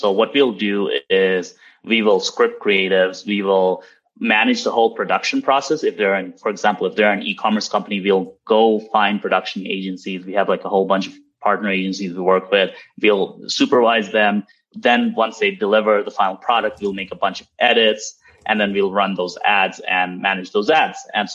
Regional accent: Toronto, Ontario, Canada; So I'm from Toronto, Canada.

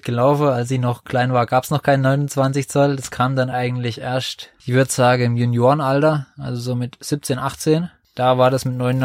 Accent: Fischerbach, Baden-Württemberg, Germany; dann eigentlich erstmal in Fischerbach, in meinem Herkunftsort, wo ich aufgewachsen bin, im Verein.

